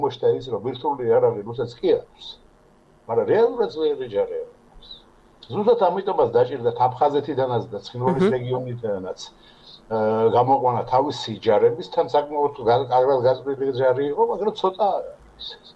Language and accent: Georgian; Batumi, Adjara, Georgia; also born or lived in Ukraine; დაბადებული ვარ უკრაინაში და ახალ ეგრეთელი ვარ ბათუმში